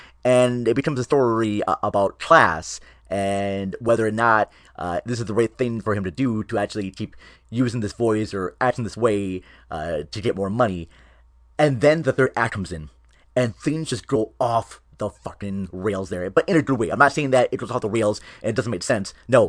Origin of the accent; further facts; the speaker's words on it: Minnesota, United States; because I was able to see it in my hometown of Minnesota